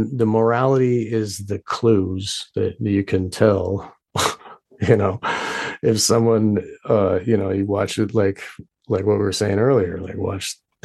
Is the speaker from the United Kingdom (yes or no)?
no; Massachusetts, United States; I'm from Massachusetts.